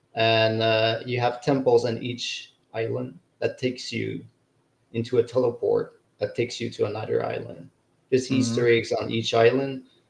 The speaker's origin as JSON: {"language": "English", "region": "Quebec", "country": "Canada", "second_language": "English", "said": "Yeah, I'm from Quebec in Canada."}